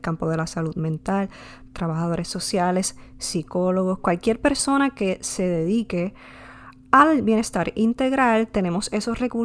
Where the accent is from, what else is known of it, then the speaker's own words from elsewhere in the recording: Naranjito, Puerto Rico; yo soy puertorriqueña, nacida y criada en Puerto Rico, específicamente en el pueblo de Naranjito, entre Naranjito y Toalta.